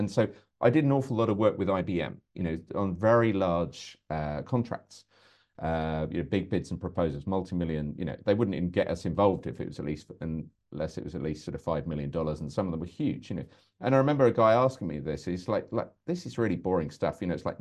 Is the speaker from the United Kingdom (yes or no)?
yes; United Kingdom; I'm in the UK. It is sunny here for a change, which is nice. You tell I'm British